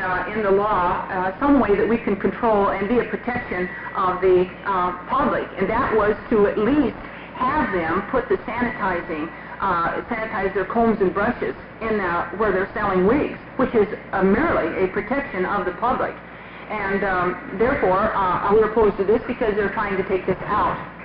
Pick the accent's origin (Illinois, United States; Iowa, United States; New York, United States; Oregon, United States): Oregon, United States; Hood River; I'm from Hood River, Oregon.